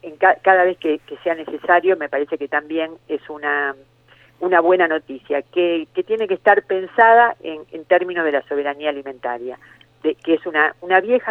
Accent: Santa Fe, Argentina; siendo santafesina me siento involucrada absolutamente con la decisión.

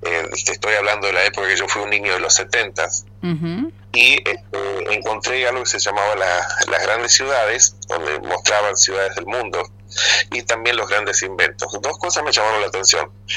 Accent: Aguaray, Salta, Argentina; No, pero vos sos de Aguaray, sí, le digo, pero yo agradezco mucho, le debo mucho a Tartagal porque fue la ciudad que me dio trabajo

